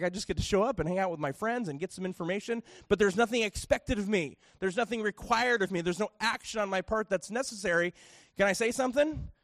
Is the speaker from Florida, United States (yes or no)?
no; Chicago, Illinois, United States; because I was from Chicago, and so I lived in the, we now lived in the small community